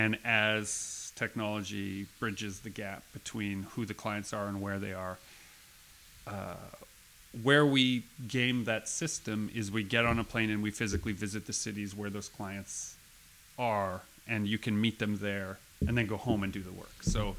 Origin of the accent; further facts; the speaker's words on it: St. Germain, Manitoba, Canada; you're from Pilot Mound and I grew up in St. Germain.